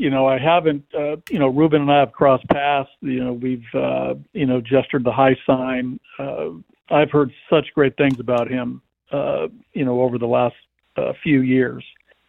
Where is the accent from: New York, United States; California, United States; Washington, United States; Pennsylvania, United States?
Washington, United States; I coached Little League, in my hometown up in Washington State.